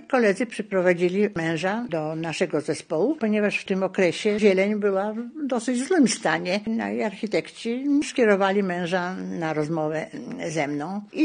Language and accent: Polish; Vilnius, Vilnius County, Lithuania; I wtedy ja jakoś zdradziłam się, że ja pochodzę z Wilna.